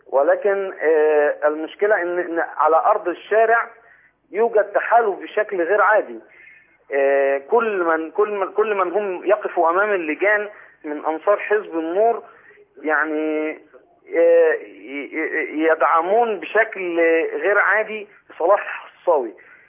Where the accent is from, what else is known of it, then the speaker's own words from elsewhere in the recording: Tanta, Gharbia, Egypt; عندنا في طنطا الاستاذ مدحت مشعل